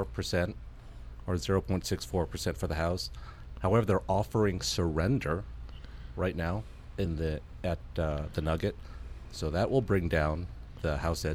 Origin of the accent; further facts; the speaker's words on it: San Francisco, California, United States; born there; now in San Diego, United States; I was born in San Francisco. And I currently live in San Diego.